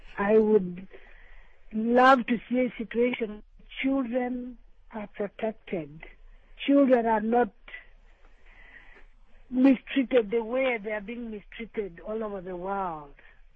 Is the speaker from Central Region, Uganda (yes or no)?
no; Lira, Northern Region, Uganda; I'm back in my hometown in Lira, in northern Uganda.